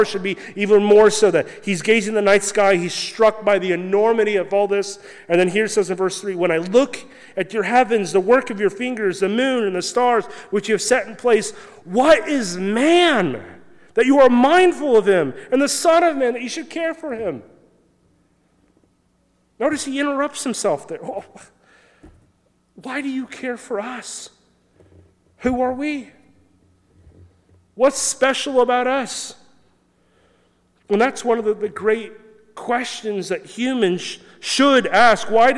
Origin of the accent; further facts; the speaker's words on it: Kansas, United States; growing up in the Great Plains of Western Kansas, outside of any town, no light pollution.